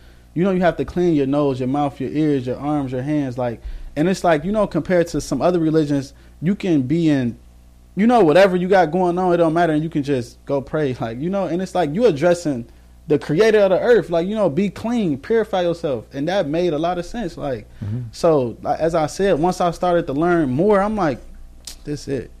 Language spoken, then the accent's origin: English; Minnesota, United States; And so like I said, I'm from Minnesota, so it's a big ummah there. Like, so I grew up around a lot of Muslims, but I didn't really know that much about it.